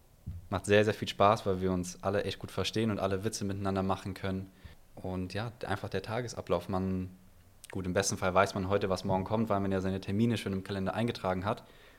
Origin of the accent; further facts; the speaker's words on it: Neuwied, Rhineland-Palatinate, Germany; Ich komme nicht hier aus dem Frankfurter Raum, ich komme aus Neuwied, das ist so anderthalb Stunden von hier weit weg.